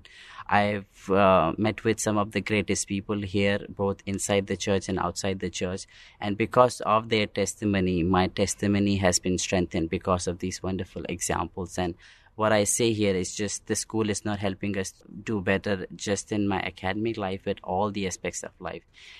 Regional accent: New Delhi, Delhi, India; I'm from India, New Delhi.

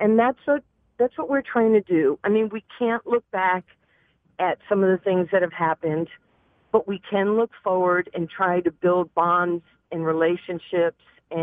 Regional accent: New York, United States; I was the kid growing up in New York, and I'm just being transparent with, you know, your listeners.

